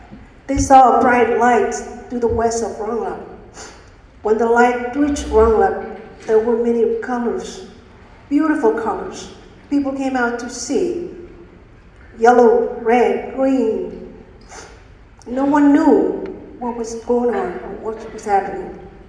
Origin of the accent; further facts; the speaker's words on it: Rongelap, Marshall Islands; I was only 4 years old when the U.S. returned the Rabaul people back to the island.